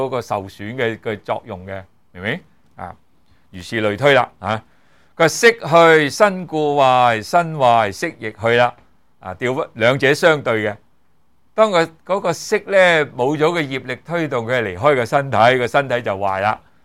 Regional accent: China; 我们中国人呢就以为什么，当我们的魂魄一离体呢

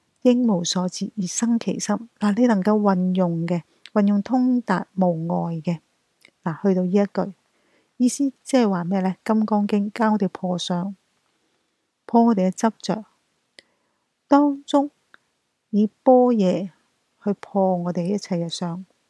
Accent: Guangdong, China; accent: Cantonese

